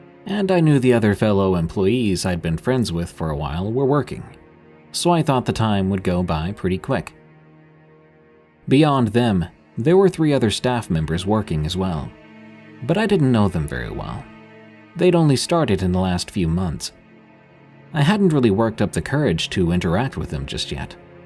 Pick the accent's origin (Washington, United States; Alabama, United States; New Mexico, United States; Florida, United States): New Mexico, United States; I was working at Chick-fil-A in my hometown in New Mexico. It's only a small town, with 5,000 people at the most